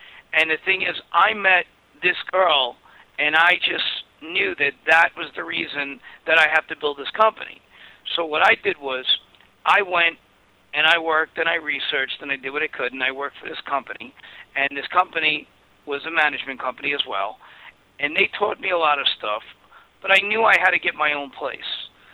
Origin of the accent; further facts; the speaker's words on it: Brooklyn, New York, United States; I grew up in Brooklyn. I grew up in Bergen Beach, and then we moved to Bensonhurst.